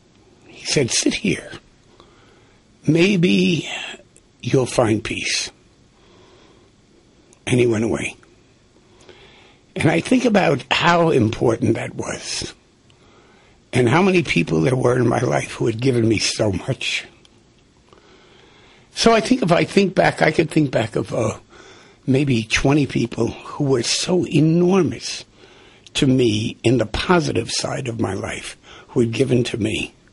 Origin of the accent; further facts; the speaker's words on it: New York, United States; I wound up in the Bowery, and I'm down because I was from the Lower East Side.